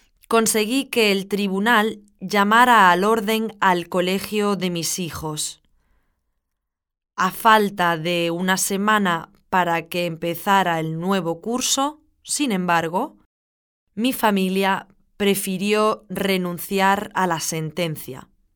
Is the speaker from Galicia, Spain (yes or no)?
no; Granada, Andalusia, Spain; moved away; Soy de Granada y vivo en Cataluña desde 2003.